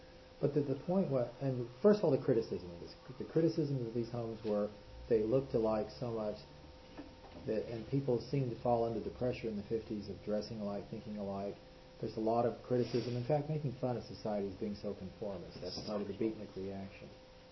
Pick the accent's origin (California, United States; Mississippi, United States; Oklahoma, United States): California, United States; San Lorenzo; I was born and raised in one in California. San Lorenzo.